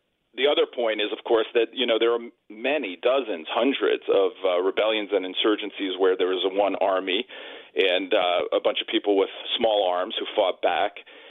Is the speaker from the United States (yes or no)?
yes; New York, United States; Yeah, I grew up in New York, so when I first met people in the world who had guns, I thought it was very weird.